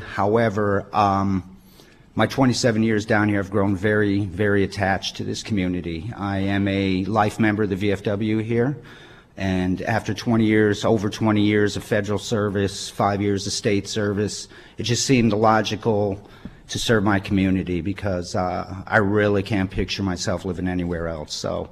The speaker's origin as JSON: {"language": "English", "region": "Pennsylvania", "country": "United States", "moved": "yes", "lives_now": "Trigg County, United States", "said": "I am probably the only one sitting up here who was not born in Trigg County. I'm an import from Pennsylvania."}